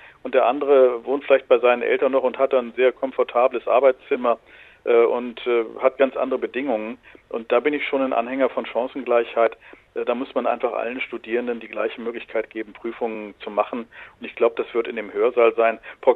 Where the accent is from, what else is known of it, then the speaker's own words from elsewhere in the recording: Frankfurt, Hesse, Germany; Ich komme aus Frankfurt, wir haben dann Klausuren in Messehallen gemacht.